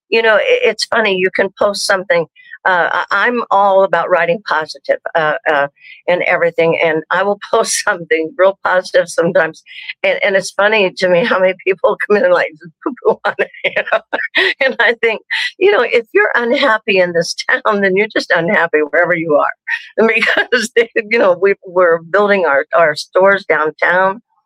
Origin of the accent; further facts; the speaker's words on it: Piqua, Ohio, United States; also born or lived in Corbin, Kentucky; I was born in Kentucky, in Corbin, Kentucky. And my mom and dad divorced when I was a baby, and my mama brought me to Piqua, Ohio, when I was just a little toddler.